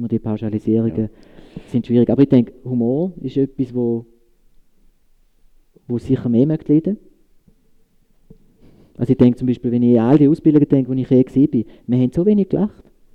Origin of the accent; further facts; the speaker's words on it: Switzerland; Weil ich glaube, das ist auch ein Reflex als Schweizer.